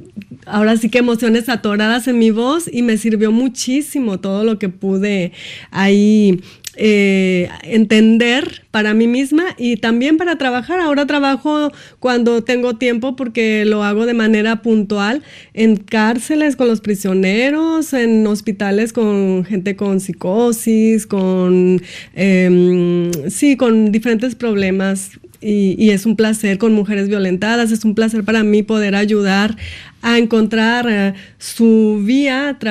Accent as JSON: {"language": "Spanish", "region": "Tamaulipas", "country": "Mexico", "tie": "born or raised there", "moved": "yes", "lives_now": "France", "said": "empecé estudiando en la región de Tamaulipas, en la región sur donde yo nací."}